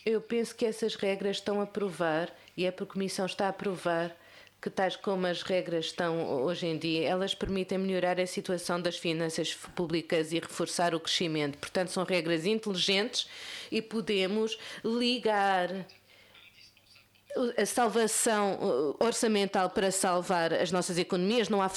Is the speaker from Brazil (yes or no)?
no; France; Portuguese is a second language; e não estou a falar como francês